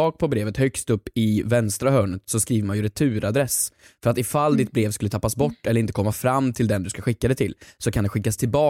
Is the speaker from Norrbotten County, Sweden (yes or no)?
no; Värmland, Sweden; alla jävla raggare hemma i Värmland